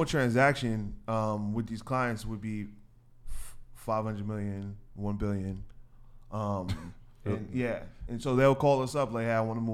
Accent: Queens, New York, United States; I grew up in Queens. Born in Queens, New York, attended college at Brew College in New York

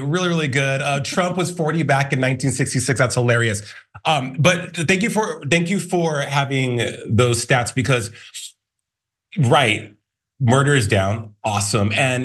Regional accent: Albuquerque, New Mexico, United States; I'm from Albuquerque, New Mexico. I am the son of immigrants.

